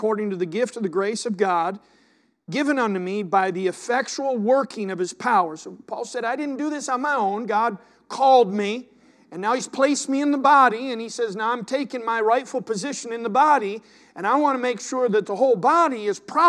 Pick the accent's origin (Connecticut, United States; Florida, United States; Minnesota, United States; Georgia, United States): Georgia, United States; Augusta; I mean, we're from Augusta. I could be home watching the Masters this morning.